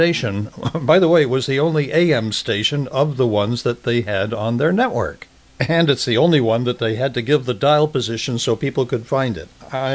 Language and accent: English; Vermont, United States; I grew up in New England. I grew up in Vermont.